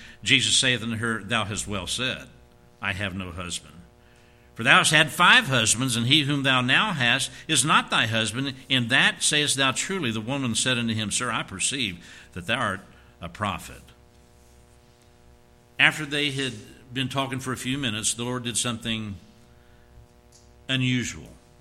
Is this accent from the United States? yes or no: yes; Indiana, United States; We were living down in Jacksonville, Florida area. And we're from Indiana, and I didn't want to come back to Indiana.